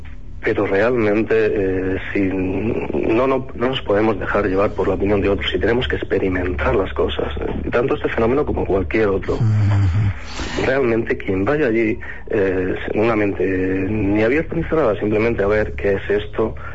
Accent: Jaén, Andalusia, Spain; toda la gente que sabe que soy de Jaén me pregunta por las caras

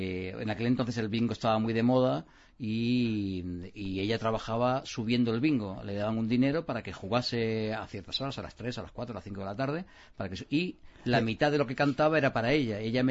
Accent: Seville, Andalusia, Spain; born there; Nací en Sevilla, sí.

